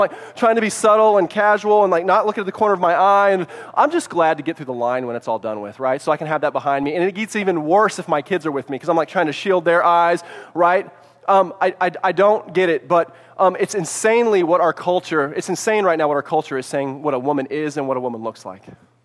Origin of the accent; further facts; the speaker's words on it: Bolivar, United States; especially in Bolivar where I live, like, tons of people. I grew up in Bolivar. Everybody knows me, right?